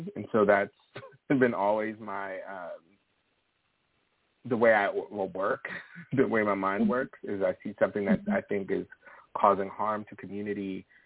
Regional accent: Philadelphia, Pennsylvania, United States; I'm from West Philly, grew up in West Philadelphia, born in Philly, and I am a writer.

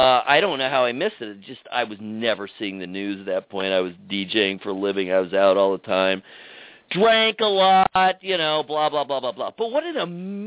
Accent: San Pedro, California, United States; The balloons, the guy, he was from San Pedro. I'm from San Pedro.

